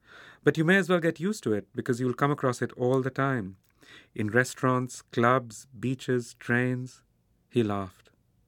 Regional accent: India; I'm a writer from India

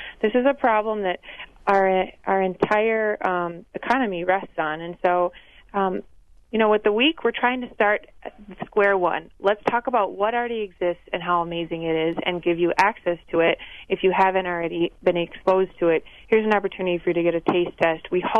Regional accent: West Coast, United States; now in Milwaukee, United States; I'm not originally from Milwaukee. I moved here 6 years ago. I grew up in the West Coast, and I was actually living abroad when I decided to come down into Milwaukee.

